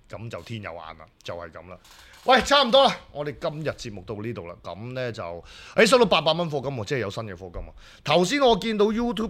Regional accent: Hong Kong; 咁所以咧，我哋香港人有時上網咧

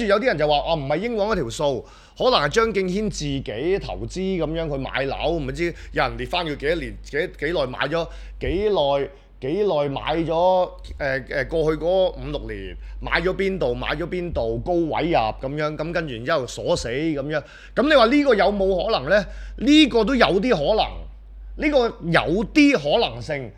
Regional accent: Guangzhou, Guangdong, China; 我自己身為一個廣州人，你哋咁多人，你哋咁多人上去廣州玩

